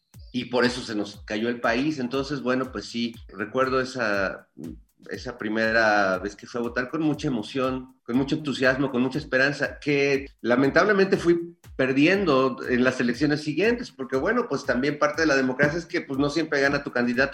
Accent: Mexico; he pasado como joven también y como mexicano por todas esas dudas

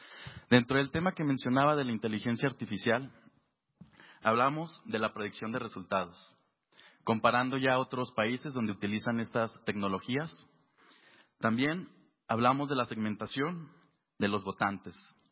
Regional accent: Durango, Mexico; vengo del estado de Durango.

